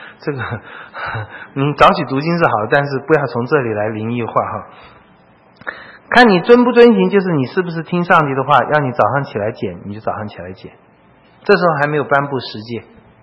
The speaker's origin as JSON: {"language": "Chinese", "country": "China", "said": "他们跟我们中国人一样啊"}